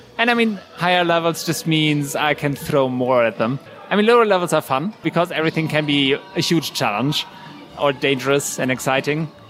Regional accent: Germany; And I'm from Germany.

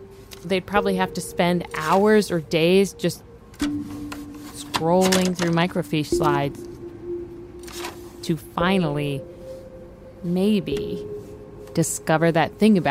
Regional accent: Ohio, United States; I don't know if I've ever mentioned this, but I'm from Ohio.

